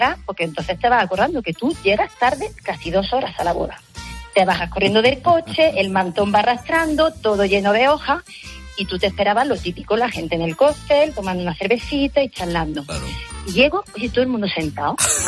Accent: Spain; yo, que soy muy española

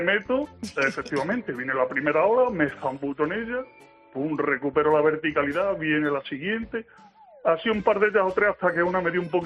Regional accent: Extremadura, Spain; Yo soy de interior, yo soy de Extremadura

